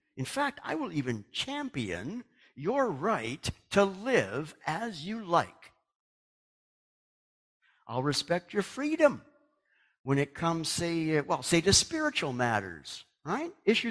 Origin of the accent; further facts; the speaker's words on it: Canada; born there; I'm a Canadian by birth, but my main citizenship now is